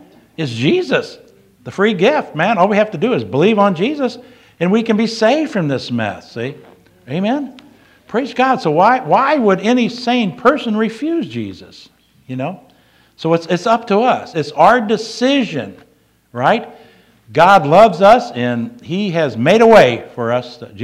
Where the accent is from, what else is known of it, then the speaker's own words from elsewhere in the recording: St. Louis, Missouri, United States; See, I grew up in St. Louis.